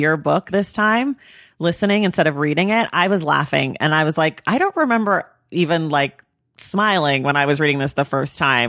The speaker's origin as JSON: {"language": "English", "town": "Oakland", "region": "California", "country": "United States", "said": "Yeah, I'm from Oakland, so I've been a Warriors fan my whole life."}